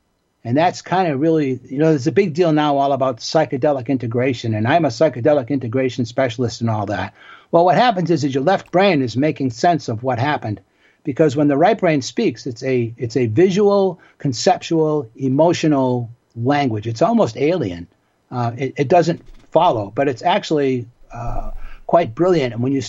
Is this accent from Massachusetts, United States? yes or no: yes; Boston, Massachusetts, United States; I grew up in Boston in the neighborhood of Dorchester. We like to brag … is from Dorchester.